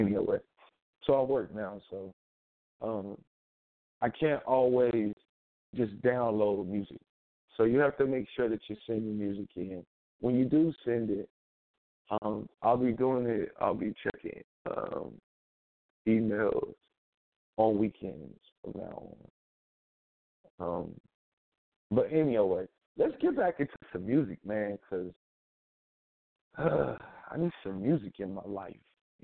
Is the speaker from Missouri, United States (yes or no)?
yes; Kansas City, Missouri, United States; from my hometown, Kansas City, Missouri.